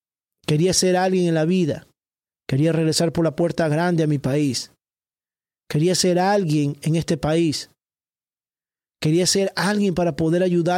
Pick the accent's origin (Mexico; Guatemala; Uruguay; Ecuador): Ecuador; moved away as an adult; Pero yo en mi país no tuve que reclamarles nada. Si me hubiese quedado en Ecuador para ser bombero, yo ahorita estuviera como jefe de bombero